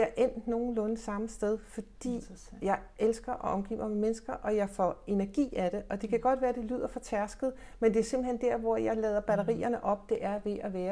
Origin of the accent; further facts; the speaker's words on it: Copenhagen, Capital Region of Denmark, Denmark; Jeg er, som det, man sikkert kan høre på dialekten, født og opvokset i København, midt i København.